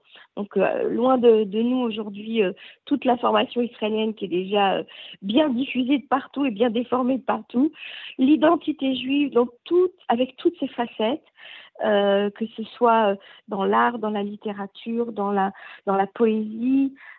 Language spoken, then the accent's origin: French; Tunisia; now in France; on a quitté la Tunisie, on est parti en France. C'était déjà deux mondes complètement différents et complètement opposés. C'était un exil forcé, c'était une souffrance, c'était un départ qui a causé beaucoup de peine.